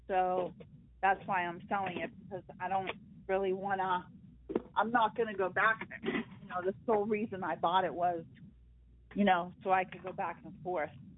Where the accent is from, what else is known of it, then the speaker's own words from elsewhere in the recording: Florida, United States; I mean, there's really, I'm from Florida